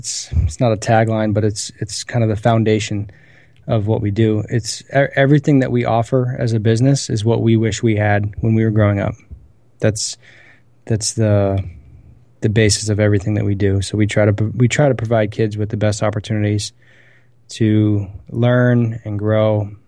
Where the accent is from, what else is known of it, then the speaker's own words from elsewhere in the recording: New Hampshire, United States; I grew up in New Hampshire, so we had snow all year.